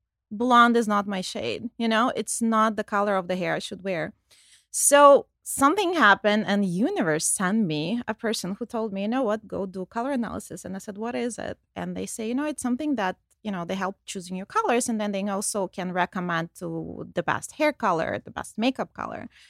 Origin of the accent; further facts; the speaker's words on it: Ontario, Canada; I'm from Canada. I live in Toronto.